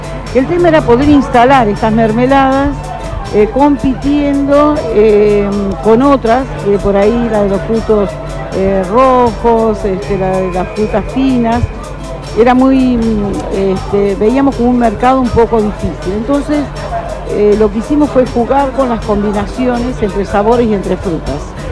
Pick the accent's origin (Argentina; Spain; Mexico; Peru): Argentina; Río Colorado, Río Negro; Nosotros somos de Río Colorado, hijos de productores, mi marido ganadero y nosotros de mi familia dedicados a la fruticultura.